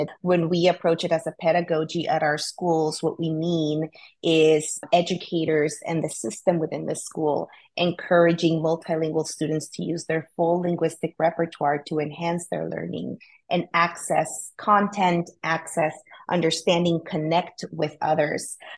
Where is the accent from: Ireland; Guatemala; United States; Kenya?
Guatemala; Guatemala City, Guatemala Department; I grew up in Guatemala City, and the primary language in Guatemala is Spanish. And I went to a bilingual school growing up, which is a private bilingual school, which is quite a privilege for somebody coming from Guatemala.